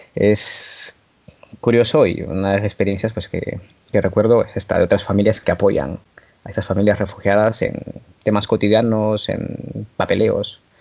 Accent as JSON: {"language": "Spanish", "country": "Peru", "moved": "as an adult", "lives_now": "Pamplona, Spain", "said": "yo cuando vine de Perú a Pamplona con 18 años, pues es... No es diferente, pero es diferente."}